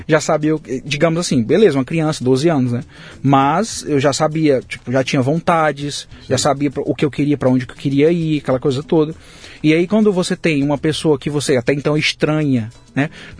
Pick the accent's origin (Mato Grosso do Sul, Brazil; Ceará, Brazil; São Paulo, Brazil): Ceará, Brazil; Fortaleza; Meu bairro menor é DH de um dos menores DH de Fortaleza, né? É, de periferia. Tem rua perto da minha casa que não tem rua, é lama.